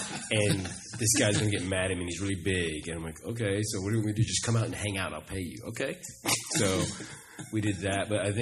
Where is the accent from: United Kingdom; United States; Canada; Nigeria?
United States; Irving, Texas; also born or lived in Grand Prairie; But I grew up in Irving and Grand Prairie, and so it was really funny.